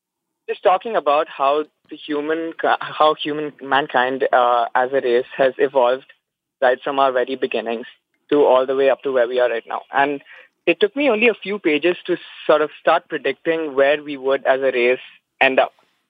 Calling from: Dubai, United Arab Emirates; I'm calling from Dubai, UAE, actually.

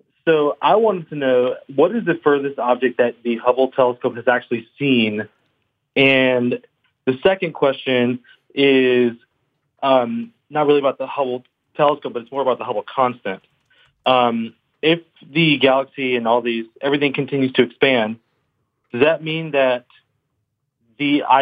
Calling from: Jacksonville, Florida, United States; I'm actually calling from Jacksonville, Florida.

